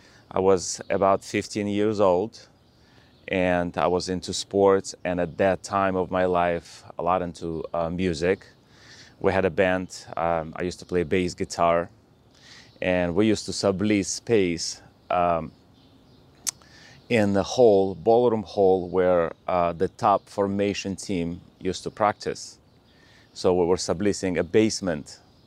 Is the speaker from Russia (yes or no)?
yes; Russia; born there; English is a second language; I was born in Russia and I'm in the dance business for about 32 years now.